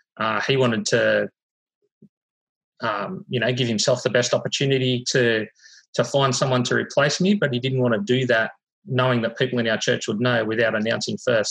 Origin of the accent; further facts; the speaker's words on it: Wollongong, New South Wales, Australia; Sure. I grew up in Wollongong. My dad worked at BHP down there. So I grew up going to school there.